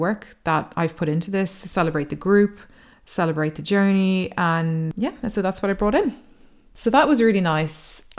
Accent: Ireland; I'm half Irish, half Dutch, and I live in Ireland. Socialized more Irish. My culture is very Irish.

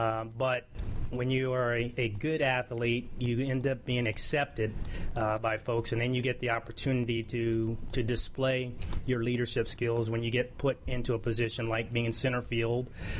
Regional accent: Tuskegee, Alabama, United States; born there; As I mentioned, I was born in Alabama. I was born in Tuskegee.

